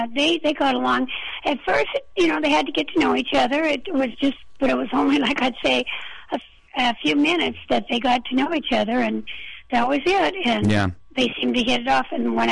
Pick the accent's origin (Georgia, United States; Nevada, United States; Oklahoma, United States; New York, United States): Nevada, United States; I'm from Nevada, yes.